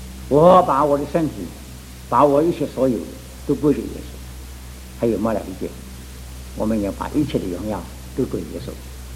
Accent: China; 我们中国人，中国人有什么在中间，所以叫做中国人呢？

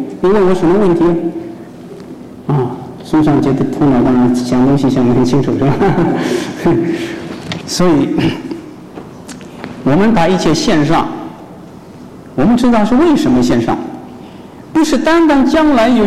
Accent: Shanghai, China; 我原籍也是福建，不过我在上海长大，所以不敢自称为福建人，因为福建话不大会讲。

